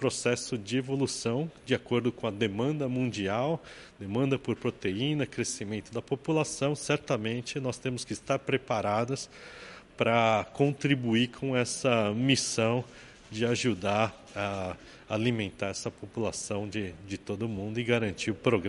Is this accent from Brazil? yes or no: yes; Brazil; O Brasil é o país, e sendo brasileiro, lógico que a gente tem muito orgulho do nosso país e da nossa indústria agrícola